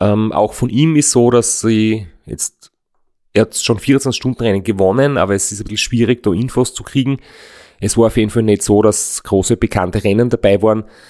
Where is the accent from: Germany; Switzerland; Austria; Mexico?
Austria; und natürlich halt auch, dass ich aus Österreich bin und so.